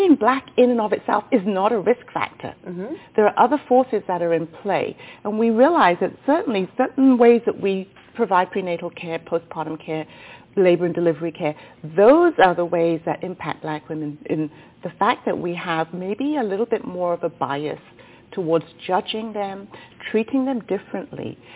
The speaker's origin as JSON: {"language": "English", "region": "England", "country": "United Kingdom", "tie": "born or raised there", "said": "I was born and raised in England."}